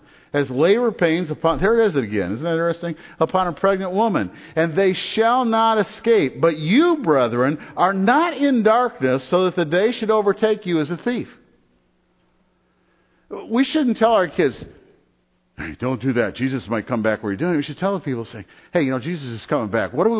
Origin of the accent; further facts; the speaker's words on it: Detroit, Michigan, United States; I grew up in Detroit.